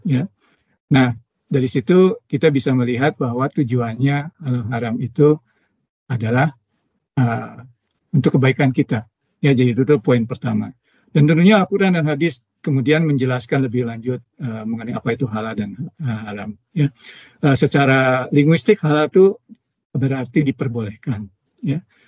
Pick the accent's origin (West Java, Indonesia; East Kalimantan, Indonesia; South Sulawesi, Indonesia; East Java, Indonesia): West Java, Indonesia; Bandung; moved away as an adult; now in Calgary, Canada; Saya tinggal di Calgary. Ini kota pertama saya di Kanada dan juga masih sampai sekarang ini. Saya berasal dari Bandung, Indonesia. Saya lahir dan besar di Bandung. Lulus ITB di jurusan teknik penerbangan. Saya tinggal di Calgary sejak tahun 2011.